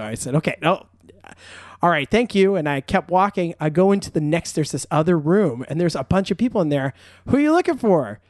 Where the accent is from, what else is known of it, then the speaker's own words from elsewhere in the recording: San Jose, California, United States; They said they're from San Jose. I'm from San Jose.